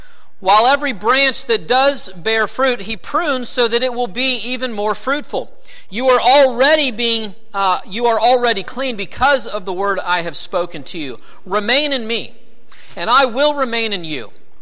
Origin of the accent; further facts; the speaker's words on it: the South, United States; We're from the South. It's been spring in Georgia for a couple of months.